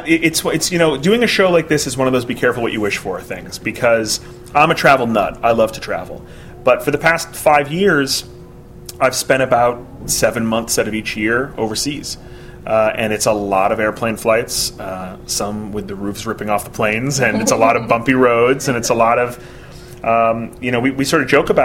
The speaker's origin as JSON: {"language": "English", "town": "Boston", "region": "Massachusetts", "country": "United States", "lives_now": "Los Angeles, United States", "said": "I'm from Boston, but I live in L.A."}